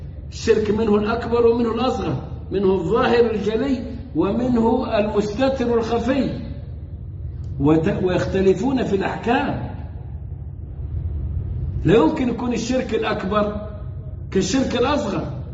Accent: Egypt

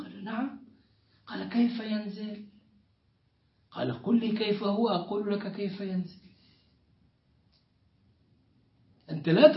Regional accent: South Sinai, Egypt; موجودة في أرض الطور عندنا في سيناء.

